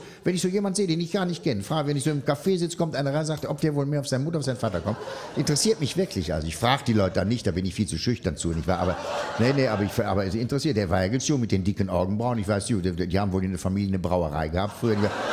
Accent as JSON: {"language": "German", "country": "Germany", "said": "immer als eingefleischter Wessi"}